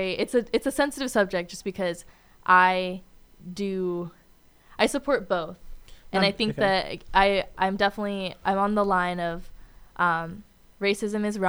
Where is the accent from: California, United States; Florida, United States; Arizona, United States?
California, United States; San Francisco; born there; I was born in California.